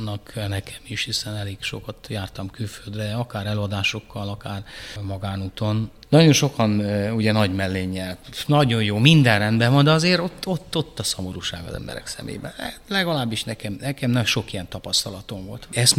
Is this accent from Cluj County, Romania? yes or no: no; Brașov, Brașov County, Romania; first language Romanian/Hungarian; Tehát én egyszerre tanultam meg románul, meg magyarul, mert olyan közegben nőttem fel Brassóban.